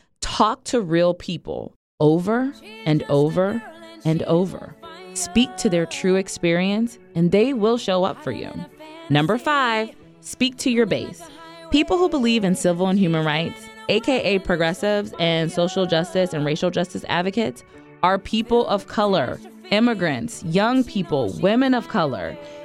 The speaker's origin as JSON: {"language": "English", "region": "Ohio", "country": "United States", "tie": "born or raised there", "said": "I spent some time knocking doors in my home state of Ohio for GOTV."}